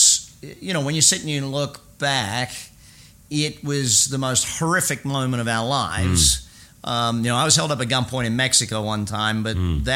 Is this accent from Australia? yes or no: yes; Australia; now in United States; growing up in Australia, you are very clearly, and it's such a clear delineation here in America